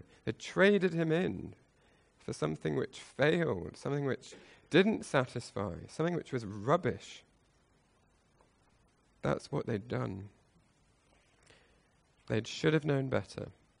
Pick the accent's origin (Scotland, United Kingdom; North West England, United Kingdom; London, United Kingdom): North West England, United Kingdom; I grew up in the Lake District, okay, and there's water everywhere.